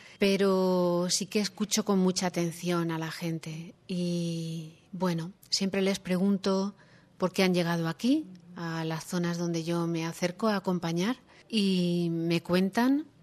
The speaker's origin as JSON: {"language": "Spanish", "country": "Spain", "said": "y bueno, soy de España."}